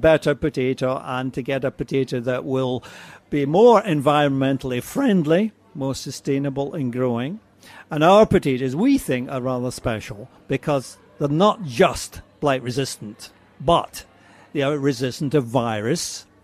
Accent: Glasgow, Scotland, United Kingdom; moved away; I should say Scottish, of course, but yeah, I came from Scotland originally, and I've been around various places since.

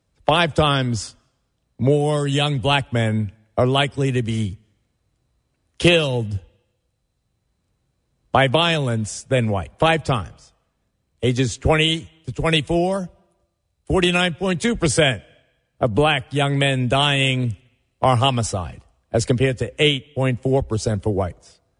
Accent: New York City, New York, United States; You can't out-street me. … from Avenue C.

